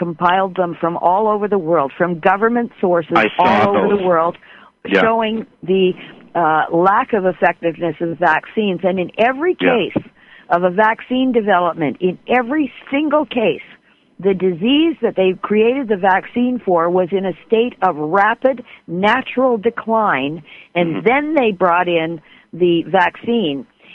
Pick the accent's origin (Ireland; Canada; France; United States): Canada; and I'm a Canadian.